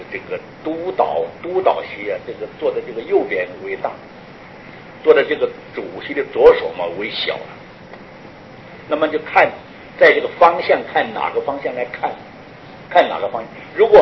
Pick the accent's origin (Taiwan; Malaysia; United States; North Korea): North Korea; 如果你自己开着车，你把我们朝鲜人开车送我